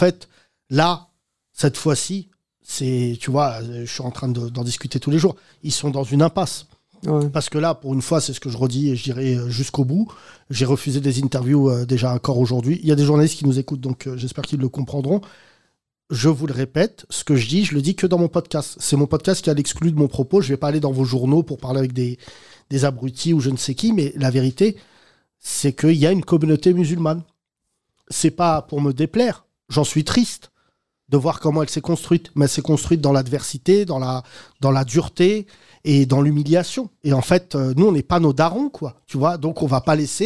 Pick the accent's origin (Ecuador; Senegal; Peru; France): France; la tête de WAM, on est des Français, en fait.